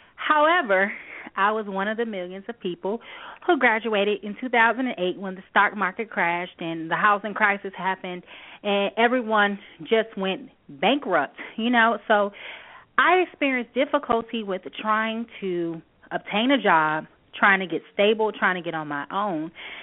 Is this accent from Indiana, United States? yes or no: yes; Gary, Indiana, United States; Gary, Indiana.